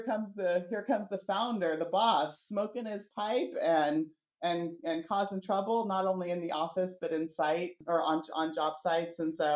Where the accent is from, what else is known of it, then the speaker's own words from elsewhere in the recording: Sacramento, California, United States; we all were born and raised in Sacramento, went to McClatchy High School, stayed in the Southland Park, Land Park area all through my teens and into my 20s.